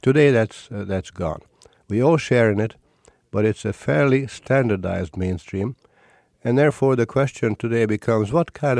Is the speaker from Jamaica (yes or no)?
no; Hungary; I was, as you said, born and raised in Hungary.